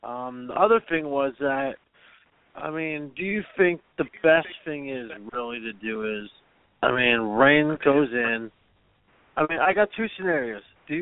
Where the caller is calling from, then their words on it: Miami, Florida, United States; Hey, what's going on, DJ from Miami?